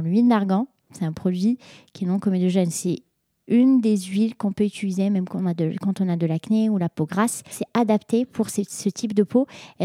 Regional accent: Morocco; moved away as an adult; now in France; Moi, j'ai quitté le Maroc, j'ai fait ma mécasse préparatoire aux grandes écoles d'ingé au Maroc. Je suis arrivée ici

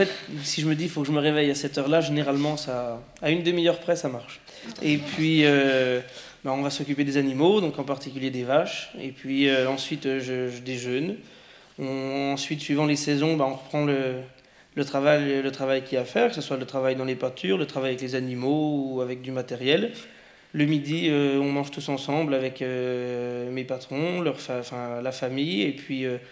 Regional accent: Le Creusot, Bourgogne-Franche-Comté, France; born there; Pour ma part, je suis né au Creusot, j'ai fait mes études à Autun. On est 100% du cru

